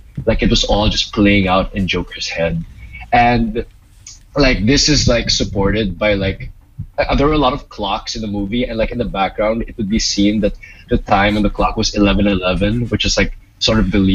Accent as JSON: {"language": "English", "country": "Philippines", "lives_now": "Hong Kong", "said": "I'm also from the Philippines."}